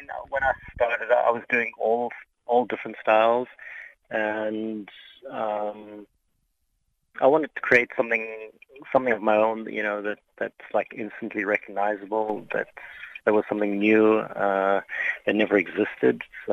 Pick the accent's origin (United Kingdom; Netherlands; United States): Netherlands; Amsterdam, North Holland; I'm from Amsterdam